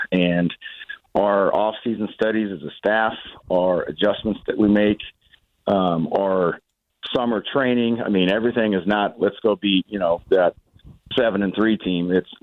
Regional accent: Nickerson, Kansas, United States; Yeah, I'm not from Heston. In fact, I grew up not liking Heston because I grew up in Nickerson.

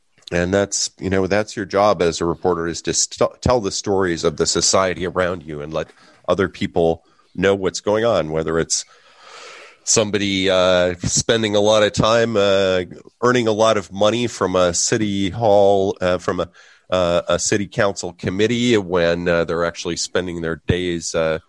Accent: Chicago, Illinois, United States; growing up in Chicago with a lot of contact with the near west suburbs, since I lived on the far west side

